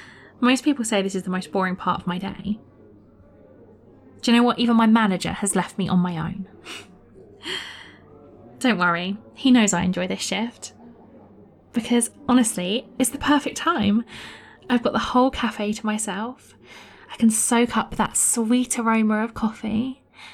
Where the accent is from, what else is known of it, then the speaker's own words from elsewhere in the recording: United Kingdom; And without sounding like a typical cliche, being British, I do much prefer a cup of tea.